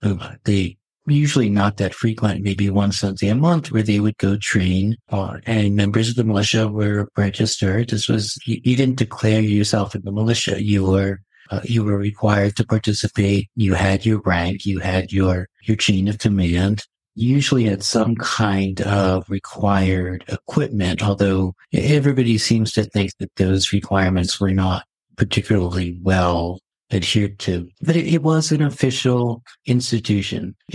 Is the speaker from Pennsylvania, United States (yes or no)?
yes; Philadelphia, Pennsylvania, United States; now in Hong Kong; I'm from Philadelphia, from Hong Kong.